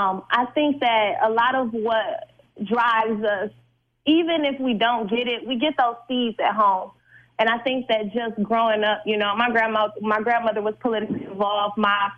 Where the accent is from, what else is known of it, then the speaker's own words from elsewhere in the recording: Detroit, Michigan, United States; also born or lived in Oak Park; I was born in Detroit, raised a little bit in Oak Park, but I'm back here living in Detroit and working in Detroit